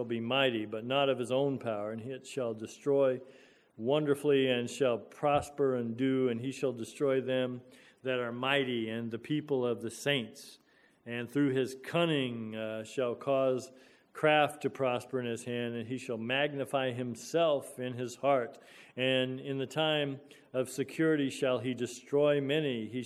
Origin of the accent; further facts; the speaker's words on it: Oklahoma, United States; My brother and I grew up in Oklahoma, and the battlegrounds in Oklahoma were above our heads.